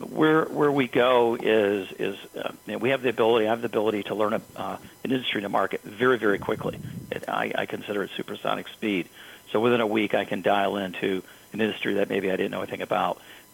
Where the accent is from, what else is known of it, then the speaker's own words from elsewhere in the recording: Grand Rapids, Michigan, United States; So my background is interesting. I grew up in Grand Rapids, Michigan.